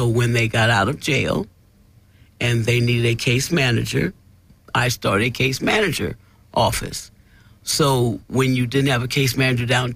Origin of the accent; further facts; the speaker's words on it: Los Angeles, California, United States; I'm from Skid Row myself, so I did go back down to Skid Row